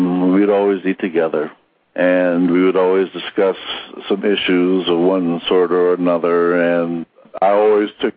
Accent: Buffalo, New York, United States; I still enjoy my hometown. I'm still a root for all that is Buffalo.

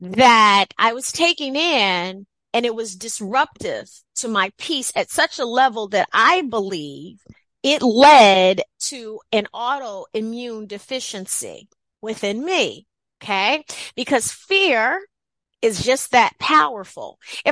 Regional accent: Chicago, Illinois, United States; I grew up in Chicago, in the south side of Chicago, and there was a lot of activity happening all around

